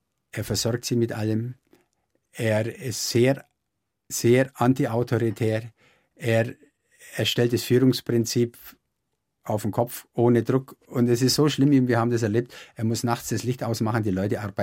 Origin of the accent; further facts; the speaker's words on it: Bavaria, Germany; Ich komme aus Nördlinger Ries, das ist eine fruchtbare Gegend